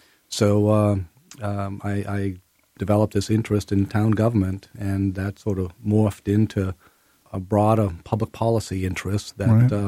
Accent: Topsham, Maine, United States; Well, I grew up here in Maine. I grew up on a dairy farm in Topsom, Maine, and went to Brunswick High School and University of Maine

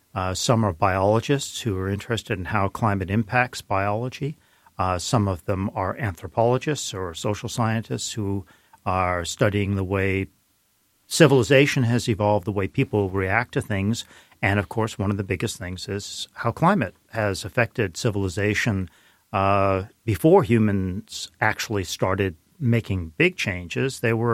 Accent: New York City, New York, United States; also born or lived in Edinburgh, Scotland; I was born in Edinburgh, Scotland. We moved to the U.S. when I was quite young. I did a lot of my schooling through high school in New York City.

